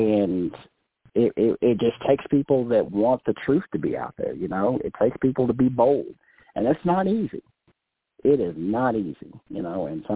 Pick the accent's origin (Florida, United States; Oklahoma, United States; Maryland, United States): Oklahoma, United States; Choctaw; And so I'm a kid from Choctaw, Oklahoma, you know.